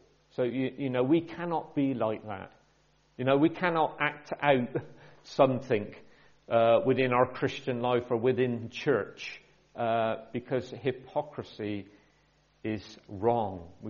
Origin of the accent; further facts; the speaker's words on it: Bristol, South West England, United Kingdom; I come from South Bristol and I can't pronounce anything correctly.